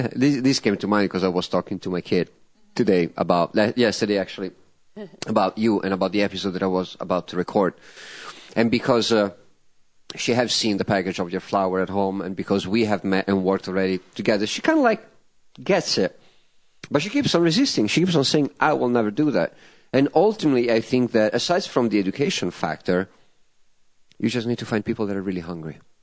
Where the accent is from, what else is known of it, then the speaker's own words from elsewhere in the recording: Tuscany, Italy; now in United States; I grew up in Tuscany. I always knew where my meat came from. When I moved to California, all of a sudden, I did not have farms around.